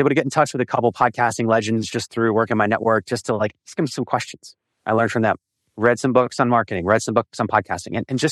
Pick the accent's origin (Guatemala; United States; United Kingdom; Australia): United States; Philadelphia, Pennsylvania; a company that was started in Philly, which is my hometown.